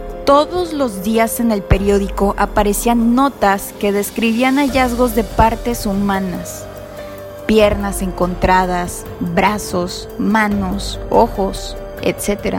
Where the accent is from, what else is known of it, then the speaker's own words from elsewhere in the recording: Matamoros, Tamaulipas, Mexico; lo que durante por muchos años se vivió aquí en mi tierra, Matamoros, Tamaulipas.